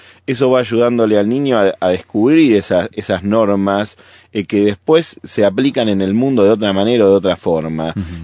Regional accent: Argentina; Yo soy argentino, un país típicamente de campo

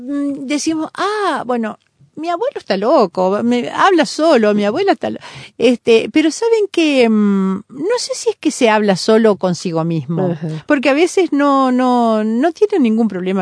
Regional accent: Basque Country, Spain; Yo como vasca me pongo muy brava.

